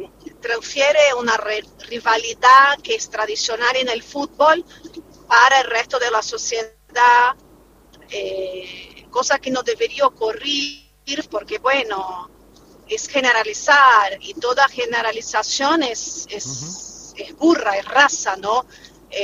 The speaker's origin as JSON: {"language": "Spanish", "country": "Brazil", "second_language": "Spanish", "lives_now": "Argentina", "said": "Yo de vuelta soy abogada brasileña, en Argentina es difícil para mí"}